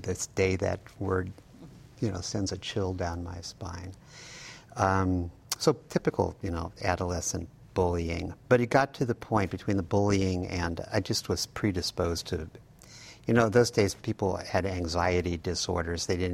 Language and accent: English; California, United States; I had a really nice family. I grew up in the Bay Area. My father worked in the flower business in San Francisco.